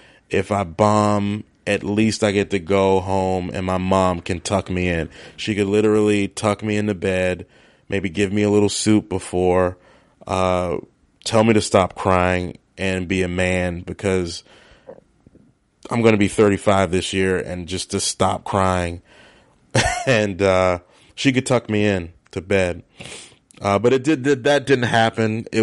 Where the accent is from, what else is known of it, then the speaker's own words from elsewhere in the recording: Maryland, United States; And I'm not the biggest seafood guy, and I know I'm from Maryland.